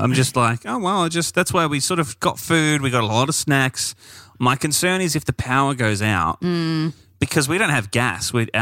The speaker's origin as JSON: {"language": "English", "country": "Australia", "said": "As an Australian, we're used to bushfires."}